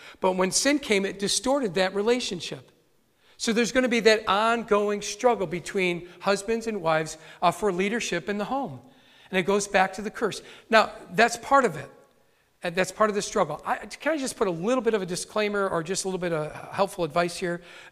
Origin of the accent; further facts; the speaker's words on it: Ireland; I'm Irish, so I have a temper.